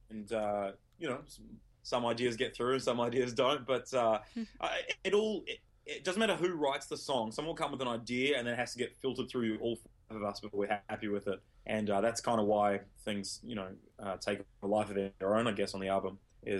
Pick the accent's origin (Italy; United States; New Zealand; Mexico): New Zealand; We're from New Zealand, just in case your listeners don't know.